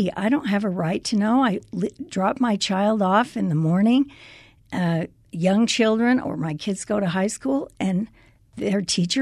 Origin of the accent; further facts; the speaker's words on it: the West, United States; I grew up here in the West. Guns were part of my family, hunting and so on.